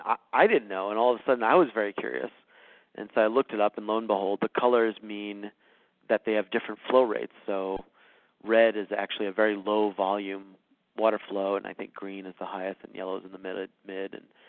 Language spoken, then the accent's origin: English; Rhode Island, United States; but you know, I grew up in Rhode Island, and my parents definitely supported the decisions I made as long as I was being creative with them.